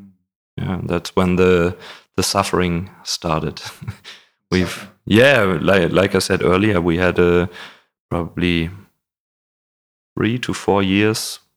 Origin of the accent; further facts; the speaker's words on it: Augsburg, Bavaria, Germany; now in Berlin, Germany; Oh, no. I'm from Augsburg, Bavaria.